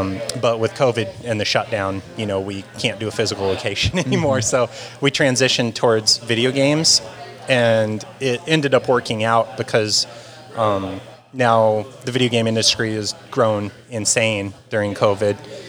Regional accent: Iowa, United States; now in Las Vegas, United States; I've been here 11 years, but I'm from Iowa, actually.

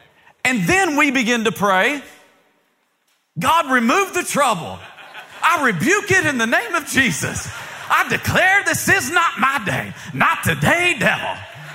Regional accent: Tennessee, United States; I grew up in East Tennessee where straight solo cups, that's it.

